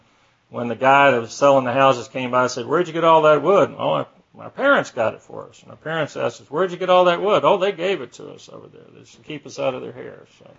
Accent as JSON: {"language": "English", "town": "Atlanta", "region": "Georgia", "country": "United States", "tie": "born there", "said": "I was born in Atlanta in Georgia Baptist Hospital."}